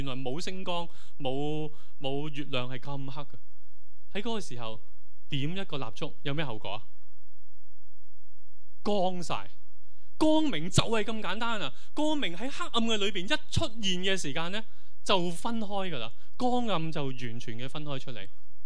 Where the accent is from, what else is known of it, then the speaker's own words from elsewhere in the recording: China; 我们中国人的角度，圣洁呢就好像呢完美无瑕